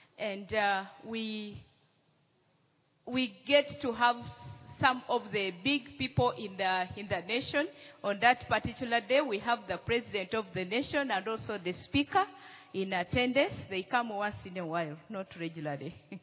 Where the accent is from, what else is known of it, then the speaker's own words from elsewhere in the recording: Uganda; I come from Uganda.